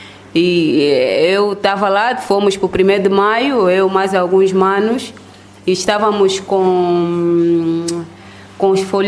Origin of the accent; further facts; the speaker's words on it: Luanda, Angola; vim muito pequena. Só não tenho referência da idade, mas vim muito pequena e praticamente estou a crescer cá em Luanda.